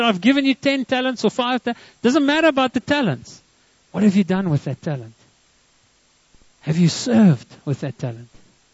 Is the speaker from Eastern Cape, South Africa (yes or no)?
yes; Graaff-Reinet, Eastern Cape, South Africa; Okay, that's my hometown. They're going to my hometown, Graaffreinet. We call it Graaffreinet, the English people.